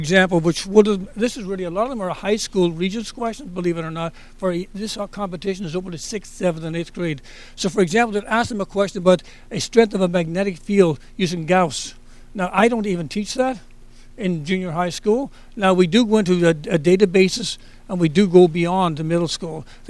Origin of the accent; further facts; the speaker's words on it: Ireland; now in United States; I grew up in Ireland with my elementary and secondary education, but I didn't get into chemistry really until I got to college over here.